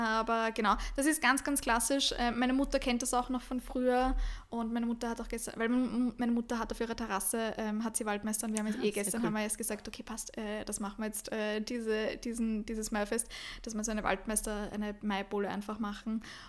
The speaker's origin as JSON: {"language": "German", "country": "Austria", "said": "Die Gundelrebe, bei uns in Österreich nennt man es Gundelrebe, in Deutschland sagt man oft Gundermann dazu."}